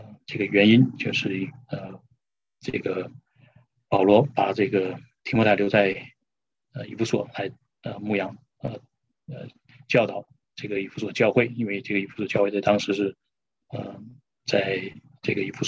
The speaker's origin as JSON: {"language": "Chinese", "country": "China", "said": "就像我们中国人也常常讲师父这个父是父亲的父，对不对？"}